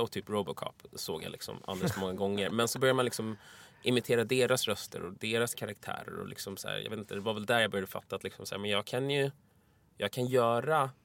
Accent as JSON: {"language": "Swedish", "town": "Vallentuna", "region": "Stockholm County", "country": "Sweden", "tie": "born or raised there", "said": "När jag växte upp i Vallentuna så var det var så få minoriteter att alla minoriteter blev en grupp liksom."}